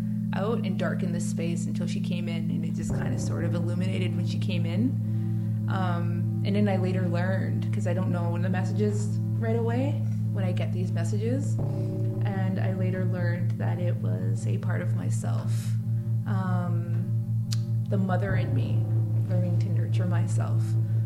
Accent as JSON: {"language": "English", "region": "British Columbia", "country": "Canada", "said": "I come from Seashelt Nation."}